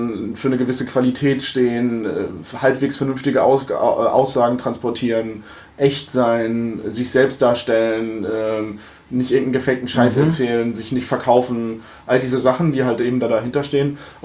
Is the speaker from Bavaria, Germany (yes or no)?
no; Limburg an der Lahn, Hesse, Germany; Naja, wir sind ja hier aufgewachsen. Ich komme aus der Ecke Limburg, also Limburg an der Lahn, hier in Hessen.